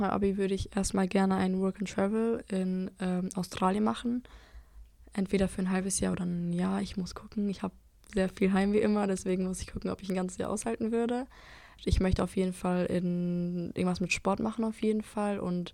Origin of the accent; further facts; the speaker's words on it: Albania; mein Heimatland noch ein bisschen zu genießen